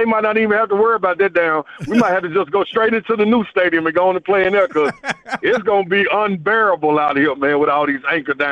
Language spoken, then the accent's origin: English; Nashville, Tennessee, United States; I grew up here in Nashville and understand what Vanderbilt was.